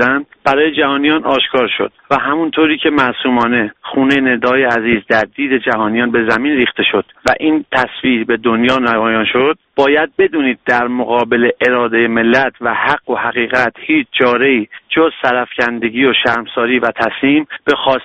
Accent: Iran; من یک ایرانی هستم و گفته‌ای دارم

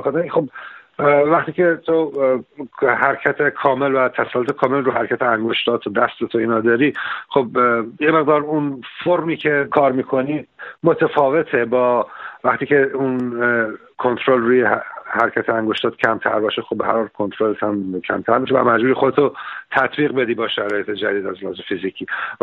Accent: Iran; moved away as an adult; now in United Kingdom; من موقعی که وارد از ایران خارج شدم، اومدم بریتانیا

